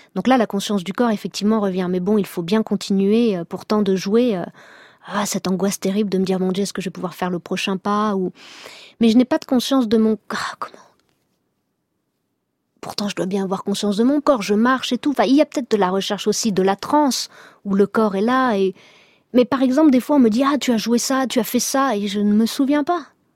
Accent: Hauts-de-France, France; accent: Northern French; comme je viens du Nord, j'avais l'accent du Nord très prononcé, je n'ai plus mon accent à perdre.

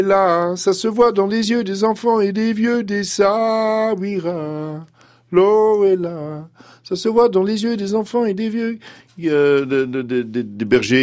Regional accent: Netherlands; French is a second language; Normalement, je suis néerlandais.

